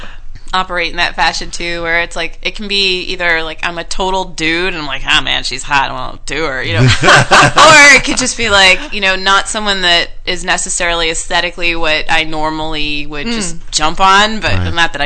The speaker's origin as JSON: {"language": "English", "region": "New Jersey", "country": "United States", "said": "I'm originally from New Jersey. I'm a nice Jewish girl from New Jersey."}